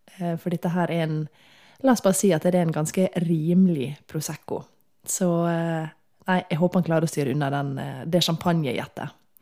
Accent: Møre og Romsdal, Norway; Er det fordi jeg er sunnmøring?

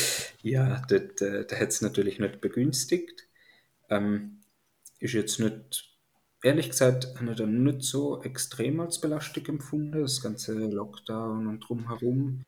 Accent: Ticino, Switzerland; moved away; bin aus dem Tessin ursprünglich, lebe jetzt in der Deutschschweiz, Mitte 20.

